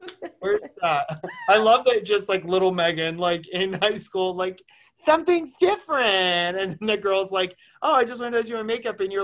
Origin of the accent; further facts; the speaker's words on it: Wayne, New Jersey, United States; now everyone's going to know I'm the bitch from Wayne, New Jersey that did not get on the Real Housewives of New Jersey.